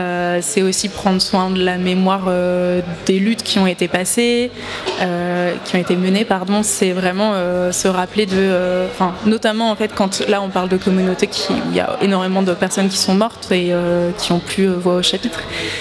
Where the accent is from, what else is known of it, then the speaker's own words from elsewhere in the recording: France; now in Switzerland; Alors moi, je viens de France, donc je ne me rends pas trop compte quelle ampleur ça a pu prendre. Ici en Suisse